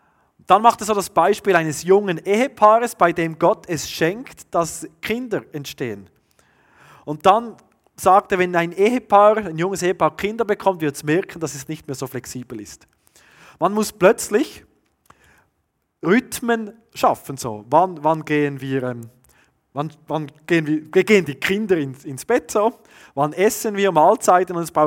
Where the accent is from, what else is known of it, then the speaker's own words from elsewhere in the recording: Switzerland; und das sind wir Schweizer ja eigentlich immer, sind nie ganz bei 10